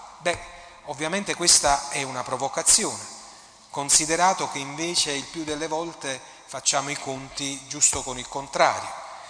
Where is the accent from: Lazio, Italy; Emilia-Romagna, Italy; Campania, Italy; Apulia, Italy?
Campania, Italy; Naples; la nostra come napoletani, come uomini che abitano questa terra